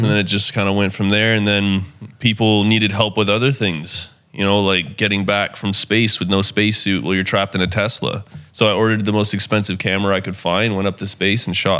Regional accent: Canada; I am from Canada.

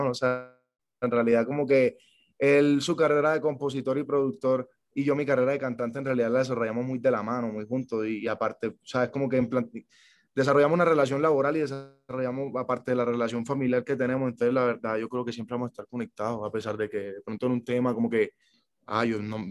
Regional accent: Colombia; moved away; yo soy colombiano, puede que no viva allá, pero es momentáneo, yo estoy fuera de Colombia por mi trabajo. O sea, mi familia, mi vida, mis amigos, todo, yo lo tengo en Colombia

